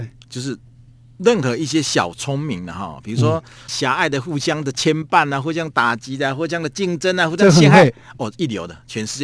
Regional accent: Taiwan; 为什么我们台湾人比较文明？因为我们的生存权被政府保障嘛，我们有免费医疗，我们有社会福利

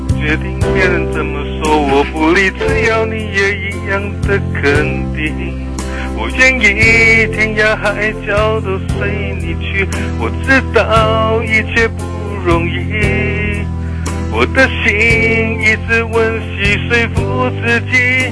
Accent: Mailiao, Yunlin County, Taiwan; 云林麦寮

